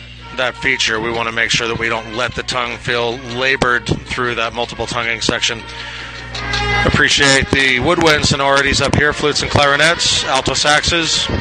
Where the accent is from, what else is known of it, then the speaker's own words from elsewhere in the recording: Fort Worth, Texas, United States; I'm here from Fort Worth, Texas